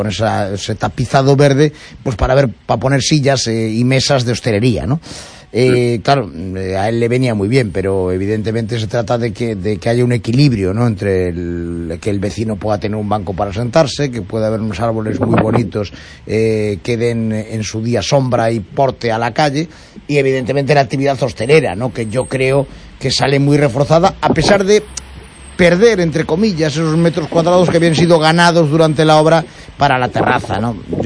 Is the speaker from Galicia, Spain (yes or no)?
yes; Galicia, Spain; somos de aquí, somos gallegos, tampoco nos vamos locos